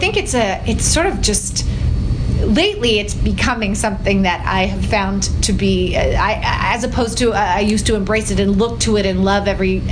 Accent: Canada; is that we were Canadian. We are Canadian, mm-hmm.

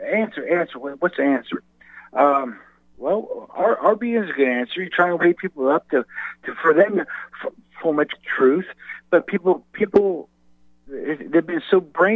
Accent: Melbourne, Florida, United States; I was born and raised in Melbourne, Florida. You know where that's at?

